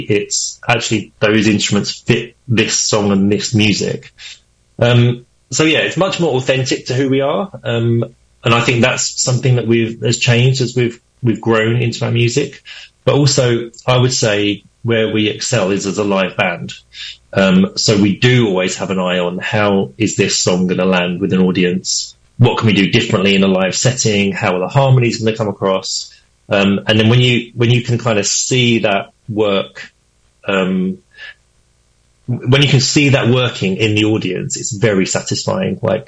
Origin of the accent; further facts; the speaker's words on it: Chelmsford, East of England, United Kingdom; We're from Chelmsford. So we didn't grow up in a farm and we don't drive trucks.